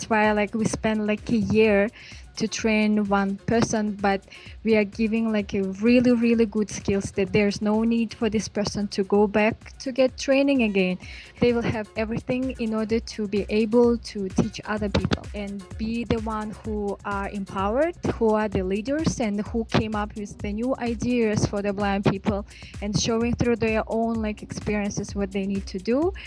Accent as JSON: {"language": "English", "region": "Bishkek", "country": "Kyrgyzstan", "also_born_or_lived": "Osh", "second_language": "English", "said": "I am 28 years old. I am from Bishkek."}